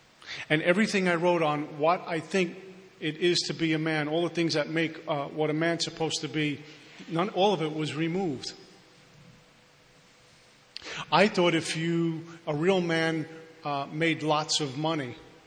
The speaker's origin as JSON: {"language": "English", "town": "Brooklyn", "region": "New York", "country": "United States", "said": "well, I'm from Brooklyn. I come from this type of family. I was brought up this way."}